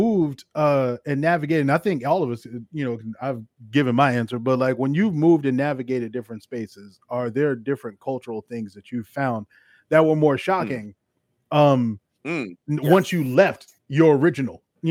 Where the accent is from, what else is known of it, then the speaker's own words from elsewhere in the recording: Cincinnati, Ohio, United States; also born or lived in Louisville; I was born in Louisville, Kentucky, but raised in Cincinnati